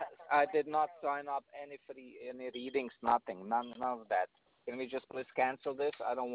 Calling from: Niagara Falls, Ontario, Canada; I'm calling from Ontario, Canada, Niagara Falls.

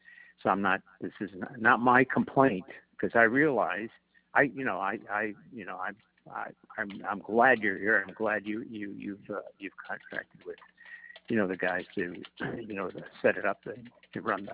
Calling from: Kingston, New York, United States; I'm calling from Kingston, New York, right?

